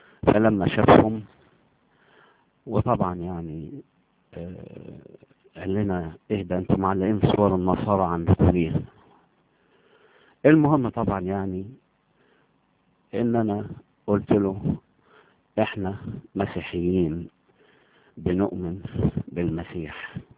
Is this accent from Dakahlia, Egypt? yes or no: no; Damietta, Damietta Governorate, Egypt; أنا بنزل البلد عندنا في دمياط، عشان أهلي كلهم في دمياط وهي أهلها كلها في ضواحي دمياط